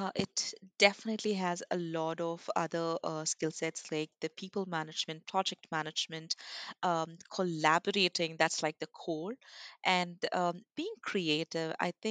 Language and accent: English; India; So basically, I am from India and I've studied sciences during my schooling.